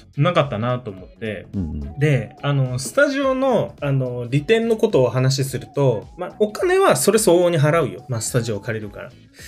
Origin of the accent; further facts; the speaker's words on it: Osaka, Japan; なんか地元の大阪っていう、なんか路上で地べたに座ってるおっさんとか